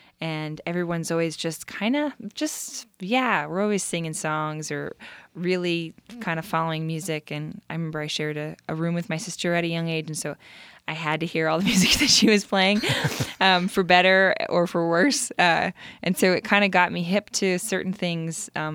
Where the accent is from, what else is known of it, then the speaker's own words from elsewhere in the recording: Red Bluff, California, United States; moved away as an adult; also born or lived in Gerber, California / Boston; now in New York City, United States; I grew up half in Gerber, California, and half in Red Bluff, California. So that's kind of where I'm from originally. And I then moved on to Boston and then now live in New York City.